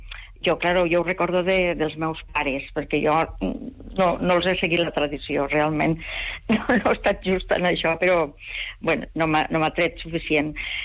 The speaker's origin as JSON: {"language": "Catalan", "region": "Catalonia", "country": "Spain", "said": "jo soc de les Terres de l'Ebre"}